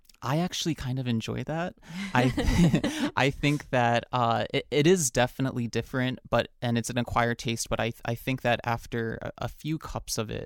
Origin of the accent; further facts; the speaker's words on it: New York, United States; I was actually born and raised in New York. So my roots are Chinese.